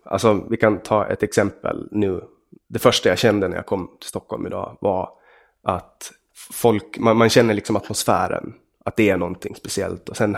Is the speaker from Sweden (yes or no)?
no; Åland, Finland; Jag är 25 år gammal. Man brukar ju börja med ålder. Jag kommer från Åland.